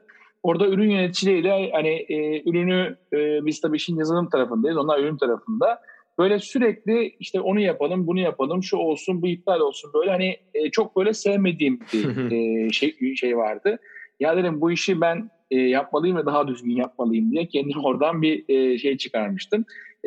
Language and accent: Turkish; Manisa, Turkey; 1987'de Manisa doğumluyum. Doğma büyüme Manisalıyım. Ailem de Manisalı iki taraftan da. İlkokul ve ortaokulu Manisa'da okudum.